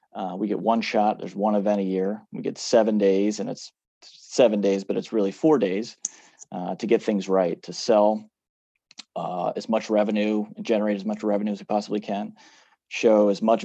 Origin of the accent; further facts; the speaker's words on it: St. Louis, Missouri, United States; So I started in minor league baseball in St. Louis, which is my hometown.